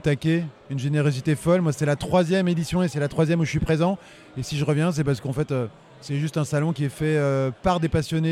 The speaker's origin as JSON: {"language": "French", "region": "Grand Est", "country": "France", "said": "je suis lorrain. Je me suis installé en Lorraine dans le cadre d'une... d'une nouvelle vie, deuxième vie professionnelle. Et je suis à côté de Nancy, dans les Côtes de Toul."}